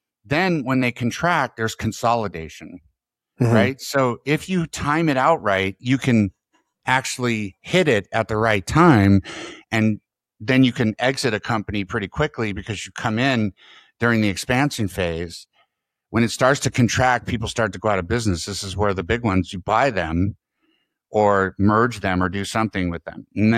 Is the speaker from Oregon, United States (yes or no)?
no; Oakland, California, United States; So I lived in Oakland, but I kept getting beat up in Oakland. So my parents moved us to the mountains and we homesteaded on property for 5 years.